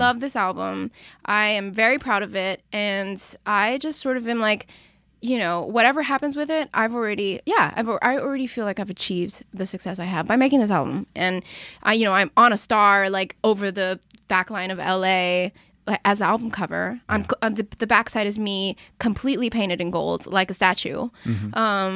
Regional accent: Los Angeles, California, United States; So, I'm from Los Angeles. I have seen FYC billboards all over LA my whole life.

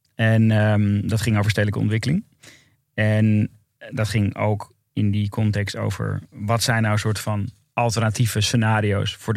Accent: Amsterdam, North Holland, Netherlands; Maar ik kom uit Noord. Dus dan de tunnel Noord-Zuid. Heeft altijd een belangrijke rol in mijn leven gespeeld. Want dat was de verbinding met de stad.

